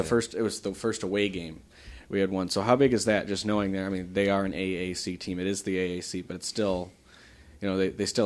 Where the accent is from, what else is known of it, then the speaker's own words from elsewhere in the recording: Tampa, Florida, United States; That's really the score," because we're from Tampa. So it was crazy.